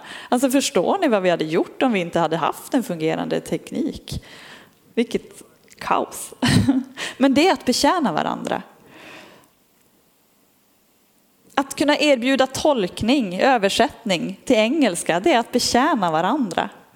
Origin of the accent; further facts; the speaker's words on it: Norrland, Sweden; Kanske lite extra mycket vi som är norrlänningar.